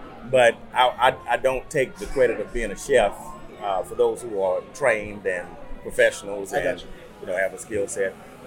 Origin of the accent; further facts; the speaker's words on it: Houston, Texas, United States; Now, I'm born and raised in Houston, man. I'm Northeast Houston, product of Fifth Ward, Texas.